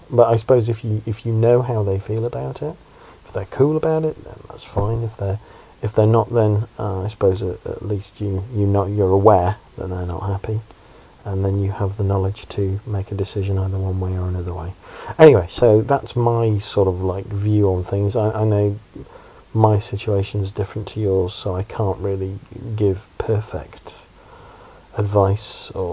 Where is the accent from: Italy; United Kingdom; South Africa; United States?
United Kingdom; the north of England; now in Oxford, United Kingdom; because I'm from Oxford, originally from the north, but living in Oxford.